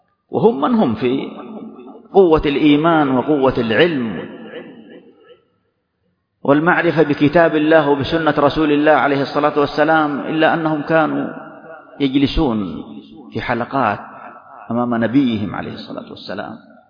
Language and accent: Arabic; Saudi Arabia